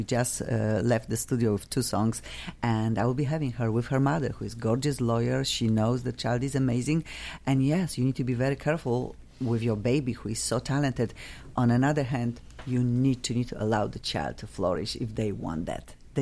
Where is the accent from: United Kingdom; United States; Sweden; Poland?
Poland; English is a second language; I came from Poland.